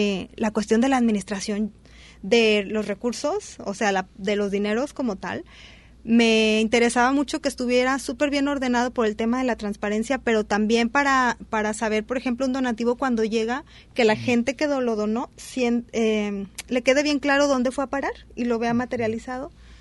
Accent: Puerto Vallarta, Jalisco, Mexico; also born or lived in Guadalajara; Soy vallartense. Nací en Vallarta, amo mi tierra, mi lugar. Y me fui a estudiar biología a Guadalajara

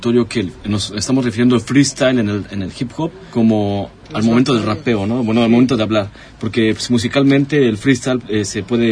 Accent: Mexico City, Mexico; Vengo de la Ciudad de México, donde pues en todos lados encuentras cyphers, encuentras freestyles

